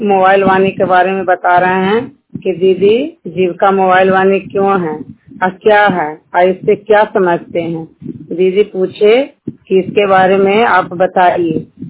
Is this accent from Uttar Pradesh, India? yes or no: no; Kawa, Bihar, India; घर बड़ी होसी, ग्राम पंचायत कावा, जिला नालंदा, प्रखंड हिलसा की निवासी हूँ।